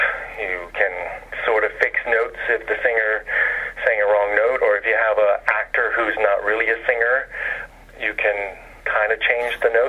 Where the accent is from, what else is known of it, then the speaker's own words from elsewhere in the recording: Louisiana, United States; also born or lived in Mississippi; And I grew up in the South in Louisiana, Mississippi, and I used to sing songs from Oklahoma on the tractor, cutting the green.